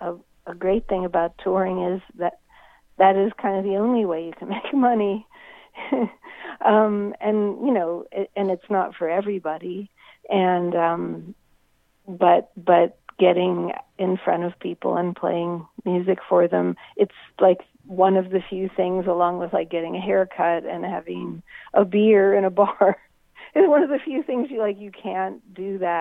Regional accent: Pittsburgh, Pennsylvania, United States; when I grew up in Pittsburgh, and my father worked in the steel industry

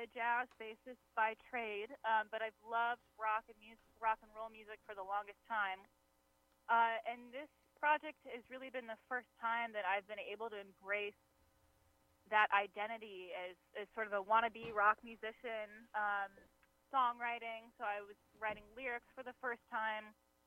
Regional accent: Des Moines, Iowa, United States; I'm from Des Moines, Iowa, so I've toured a lot in the Midwest.

